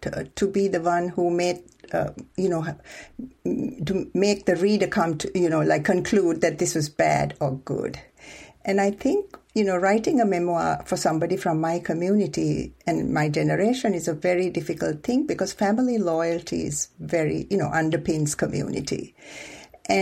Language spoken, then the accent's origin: English; Sri Lanka; I was a Muslim. We are about 8% of the population in a Buddhist majority country.